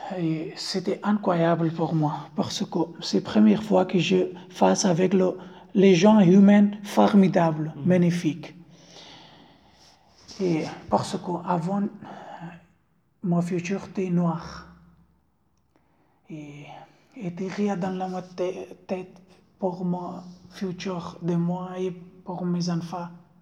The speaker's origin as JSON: {"language": "French", "country": "Afghanistan", "second_language": "French", "said": "je viens d'Afghanistan et je suis né le 1er juillet 1987 en Afghanistan."}